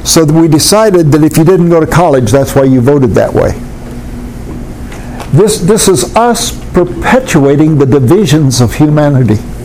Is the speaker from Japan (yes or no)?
no; West Coast, United States; I came here from the West Coast, so I'm a left coaster, see?